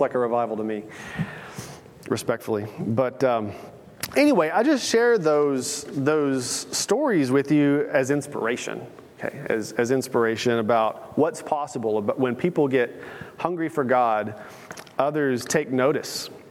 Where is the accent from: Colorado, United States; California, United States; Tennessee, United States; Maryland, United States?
Tennessee, United States; I come from Middle Tennessee, by the way, so it's a different world, lovely world.